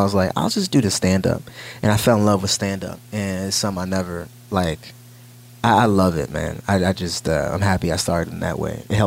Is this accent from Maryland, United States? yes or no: yes; Maryland, United States; But I'm from Maryland, so like I grew up around the woods